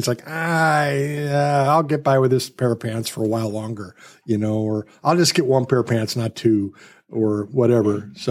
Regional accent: Milwaukee, Wisconsin, United States; No, I grew up in Milwaukee.

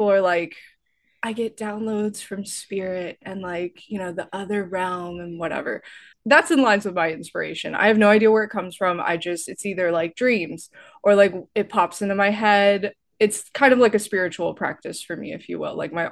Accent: Texas, United States; so I grew up in Northeast Texas area, and my dad was living on like a farm slash ranch.

